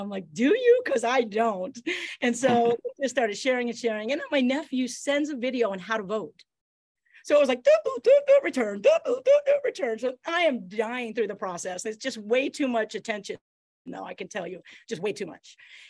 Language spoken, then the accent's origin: English; Canada; born there; I was born in Canada, so I got to use my card.